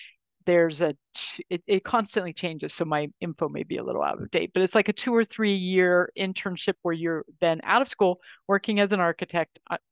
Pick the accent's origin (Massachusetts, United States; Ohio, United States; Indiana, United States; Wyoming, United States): Ohio, United States; I grew up in Northeastern Ohio.